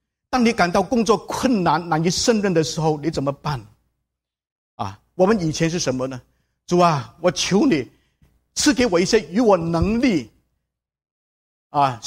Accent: China; 他说，他要找我，因为我是中国人。他说他要我发展华人部，在华人教会当中来普遍读经的这个事情。

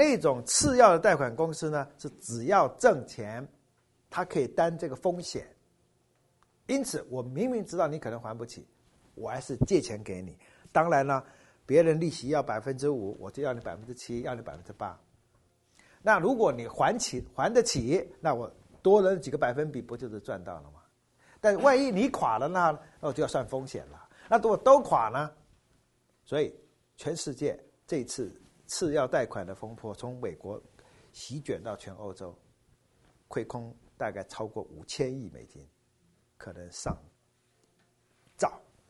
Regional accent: China; 那其实你知道我们中国人有类似的这种观念

